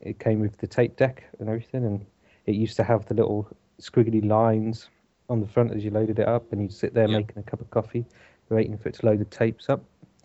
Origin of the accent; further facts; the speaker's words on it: East of England, United Kingdom; I was from Norfolk.